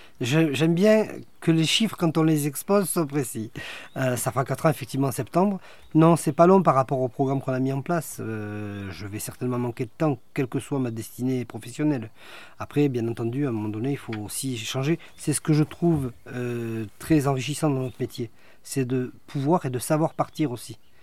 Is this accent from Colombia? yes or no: no; Tarbes, Occitanie, France; Moi, je suis natif de Tarbes. Mon épouse est native de Paris.